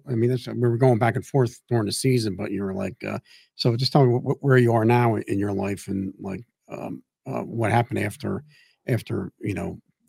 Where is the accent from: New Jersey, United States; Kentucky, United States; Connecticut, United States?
New Jersey, United States; Elizabeth; like growing up where I grew up in Elizabeth, he basically took St. Mary's